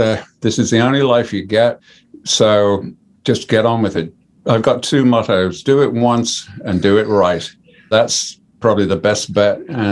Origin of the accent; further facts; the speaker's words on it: Birmingham, West Midlands, United Kingdom; Like I said, I'm a Brummie.